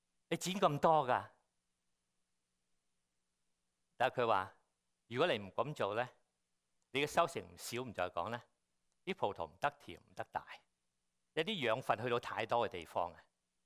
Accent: China; 我哋中國人仲有另外一個説話叫肉不啄不成咩？

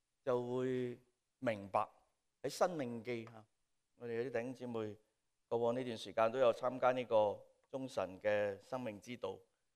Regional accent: China; 我们中国人说未过门都仍然是什么？未婚妻啫

